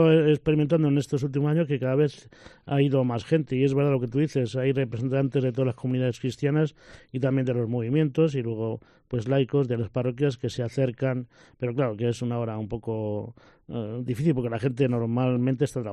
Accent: Muñopedro, Castile and León, Spain; yo recuerdo en mi pueblo, Muñoz Pedro, hay todavía turno de vela toda la noche.

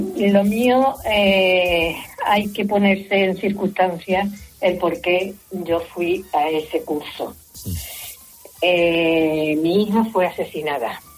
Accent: Córdoba, Andalusia, Spain; yo soy de Córdoba

